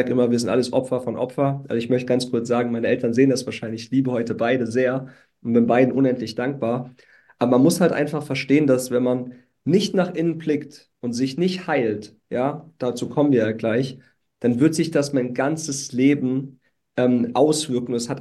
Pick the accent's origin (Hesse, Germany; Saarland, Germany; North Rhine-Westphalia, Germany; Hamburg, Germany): Saarland, Germany; Saarbrücken; born there; Ja, ich bin ja in Saarbrücken geboren, komme aus einer ganz, ganz, ganz, ganz, ganz kleinen Gemeinde, sage ich mal.